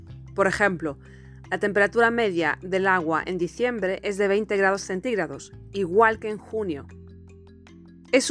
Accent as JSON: {"language": "Spanish", "region": "Galicia", "country": "Spain", "said": "completamente diferente al mío, ya que yo soy de Galicia, en el norte de España."}